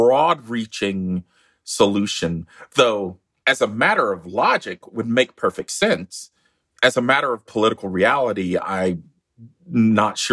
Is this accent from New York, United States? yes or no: no; North Carolina, United States; and I grew up in North Carolina, and so they're in Raleigh in July and August holding this special session.